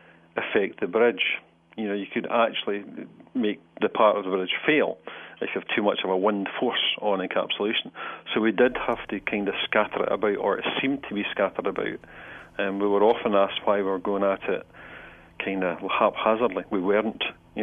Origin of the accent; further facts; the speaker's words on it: Scotland, United Kingdom; that does leave me a little bit cold as a Scotsman.